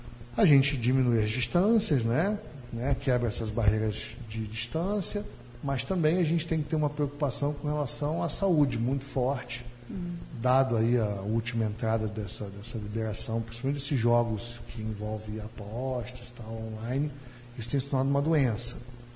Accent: Rio de Janeiro, Brazil; now in Paraná, Brazil; eu sou carioca, né? Meu sotaque não renega a raça, mas eu sou um bom paranaense adotado e amo o nosso Paraná.

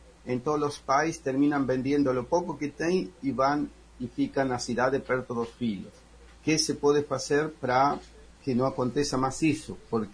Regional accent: Argentina; Portuguese is a second language; moved away as an adult; now in Brazil; Eu sou argentino, não? Faz 25 anos que moro aqui.

